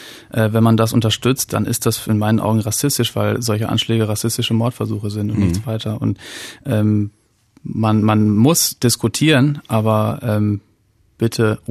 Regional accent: Lower Saxony, Germany; Bin ich als Leraner, als Ostfriese groß geworden

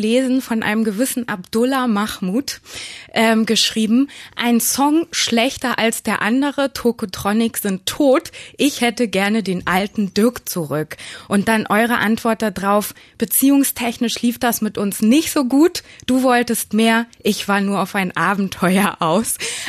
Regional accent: Hamburg, Germany; Natürlich als Hamburgerin bin ich mit euch aufgewachsen, wie man so schön sagt.

